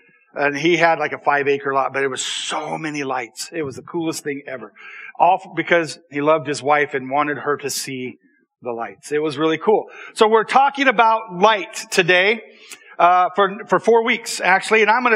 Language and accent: English; Idaho, United States; I remember growing up in Idaho